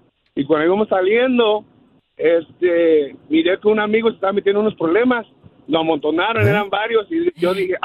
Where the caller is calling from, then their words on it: Indianapolis, Indiana, United States; Les hablo de aquí, de Indianápolis, Indiana.